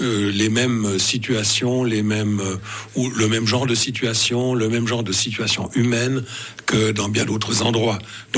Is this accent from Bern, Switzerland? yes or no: yes; Tavannes, Bern, Switzerland; j'ai fréquenté certains, dans mon adolescence, dans ma jeunesse, certains établissements à Tavannes.